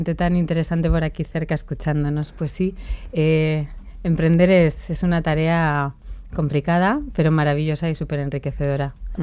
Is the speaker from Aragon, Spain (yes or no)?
no; Bilbao, Basque Country, Spain; Ahí es nada, somos de Bilbao, nacimos en Bilbao y así lo queremos hacer saber al mundo.